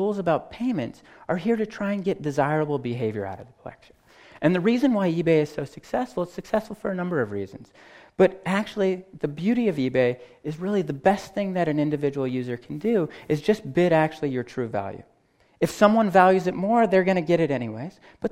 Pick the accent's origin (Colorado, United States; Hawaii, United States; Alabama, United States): Colorado, United States; I'm from Colorado, so this is the Boulder Valley School District